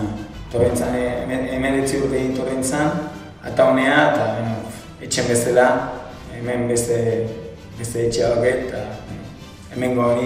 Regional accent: Argentina; argentinarra naiz, Bahía Blanca bizi naiz, Argentinako hiri baten

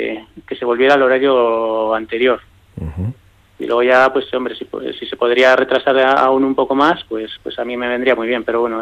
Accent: Orduña, Basque Country, Spain; Sí, yo soy de Orduña. Uh-huh. Yo soy de Orduña

